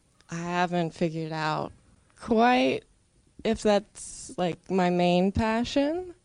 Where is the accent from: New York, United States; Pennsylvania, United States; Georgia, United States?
Pennsylvania, United States; Mount Lebanon; I am from Mount Lebanon in the South Hills.